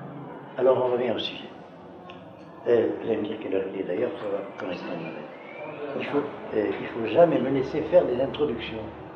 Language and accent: French; Algeria; born there; Moi, comme vous savez, je suis né en Algérie et j'ai eu beaucoup de relations avec les arabes algériens, en particulier la famille du mufti de la ville où j'habitais.